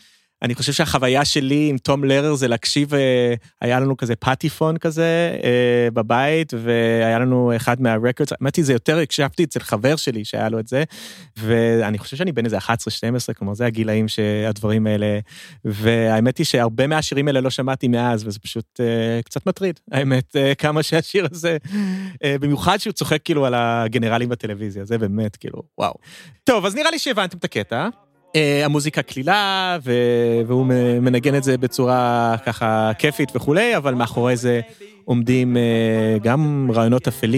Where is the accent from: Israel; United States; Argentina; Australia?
United States; אבא שלי קצת יותר מבוגר, זה דור קצת אחר, אבל כאילו זה אמריקה שאני גדלתי בה